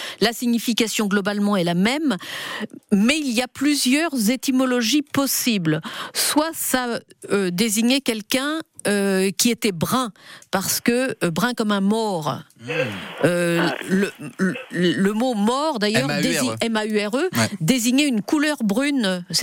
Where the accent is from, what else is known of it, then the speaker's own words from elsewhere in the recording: Centre-Val de Loire, France; En plus, c'est ma région d'origine, j'aurais dû réagir tout de suite.